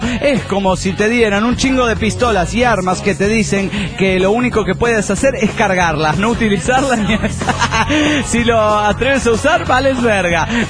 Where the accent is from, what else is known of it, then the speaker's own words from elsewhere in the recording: Santa Rosa, La Pampa, Argentina; Ahora estoy de vacaciones, en mi ciudad natal, Santa Rosa, y le digo, pirata, Santa Rosa es la capital de la Pampa, en Argentina